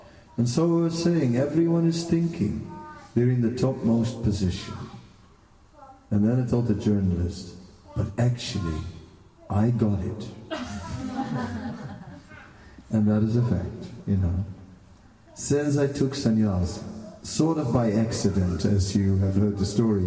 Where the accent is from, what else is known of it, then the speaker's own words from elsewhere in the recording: Netherlands; I'm from Holland, you know what I mean? Most important country in the world, you know?